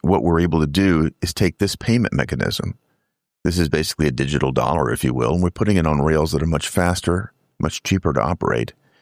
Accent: Tennessee, United States; I'm from Tennessee. We're fond of liberty and freedom.

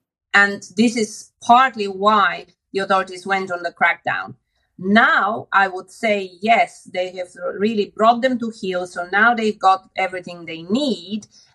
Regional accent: Bulgaria; And bear in mind that I grew up in communism. I was born in Bulgaria when it was communist.

